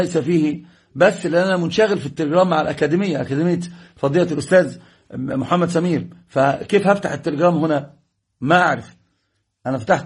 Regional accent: Egypt; وهذه طريقة مشهورة عندنا في مصر

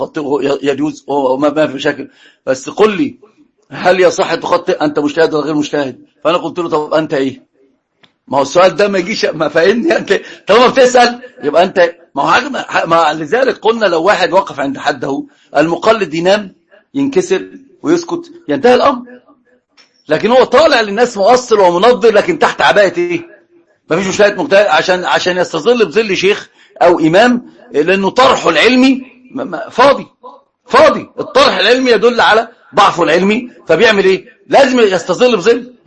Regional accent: Egypt; يقولون مخنوقة عندنا في مصر، يقولون مخنوقة يعني متضايقة

